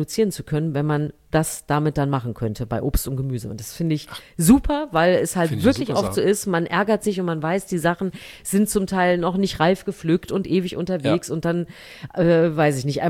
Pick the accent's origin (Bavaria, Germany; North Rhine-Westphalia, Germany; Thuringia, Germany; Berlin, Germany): Thuringia, Germany; Aber ich bin ja in Thüringen erstmal aufgewachsen und dann war das ja wirklich so, es gab sehr wenig Aufkleber in der DDR